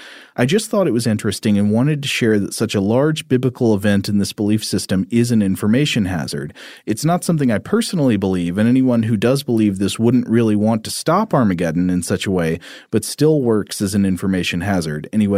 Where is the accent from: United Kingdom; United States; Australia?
United States; Tennessee; I remember growing up in Tennessee, there were people who like belonged to churches that said, you know, you can't drink alcohol, but they didn't know that.